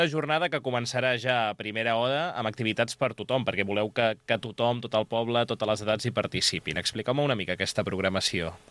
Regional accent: Castellví de la Marca, Catalonia, Spain; Jo, que sóc de Castellví de la Marca

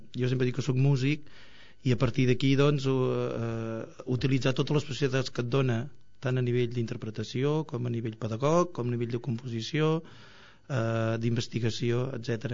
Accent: Sant Pau, Catalonia, Spain; Jo sóc fill de Sant Pau pràcticament tothom és pagès, llavors jo sóc fill de pagesos

